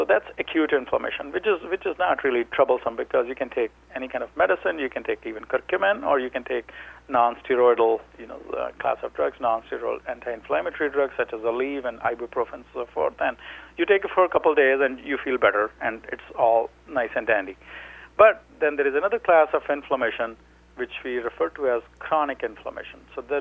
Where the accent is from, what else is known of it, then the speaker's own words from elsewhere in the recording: India; So, you know, I'm originally from India. I got my doctorate training from there